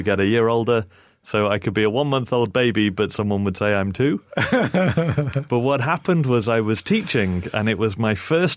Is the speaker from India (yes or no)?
no; England, United Kingdom; now in New Zealand; I'm originally from England. Mm-hmm. And my family emigrated to New Zealand probably 25 years ago.